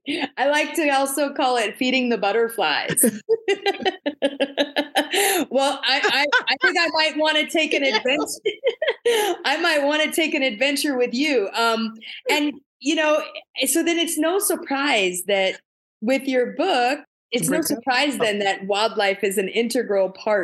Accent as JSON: {"language": "English", "region": "Florida", "country": "United States", "tie": "born or raised there", "said": "I grew up in South Florida too."}